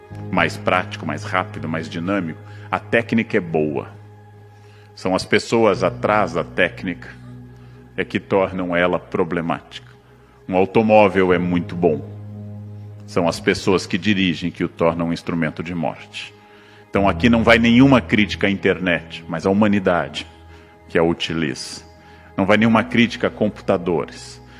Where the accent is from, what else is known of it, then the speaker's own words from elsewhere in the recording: Rio Grande do Sul, Brazil; born there; Ou do meu estado natal, RS, RS, RS.